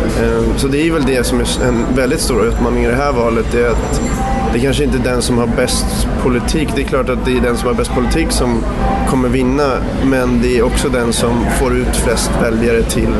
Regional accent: Dalarö, Stockholm County, Sweden; also born or lived in Laguna Beach / Berkeley; Jag är uppvuxen på Dalarö, utanför Stockholm. Men har även bott ganska mycket i Laguna Beach och Berkeley i Kalifornien.

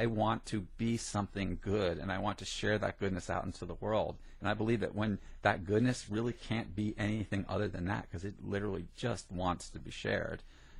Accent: New Jersey, United States; But growing up in Jersey, that, you know, all that stuff just washed over me.

